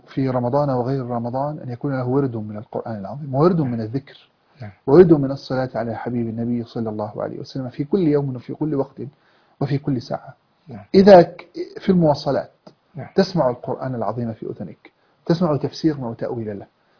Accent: Egypt

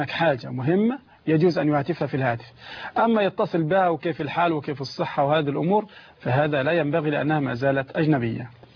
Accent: Egypt; وهذا موجود حتى عندنا في مصر. في مصر هنا موجود

